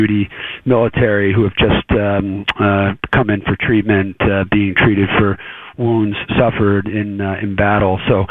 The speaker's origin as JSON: {"language": "English", "town": "Boston", "region": "Massachusetts", "country": "United States", "said": "Come on, I'm from Boston."}